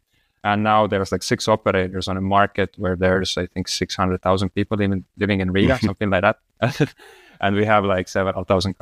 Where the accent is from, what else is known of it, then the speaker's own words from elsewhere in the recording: Estonia; English is a second language; now in Latvia; I'm originally from Estonia, but I live in Latvia.